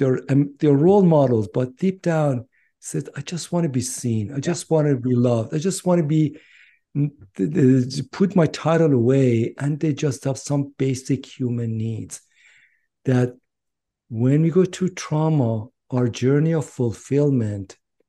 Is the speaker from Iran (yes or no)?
yes; Iran; English is a second language; moved away as an adult; now in United States; So I grew up in Iran, and most of my adult life I've been US.